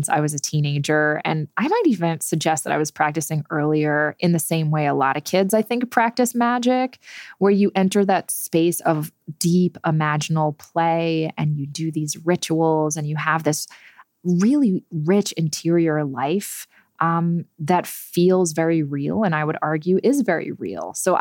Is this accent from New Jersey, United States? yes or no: yes; New Jersey, United States; And we would come into New York City. I grew up in New Jersey, so didn't live too far away.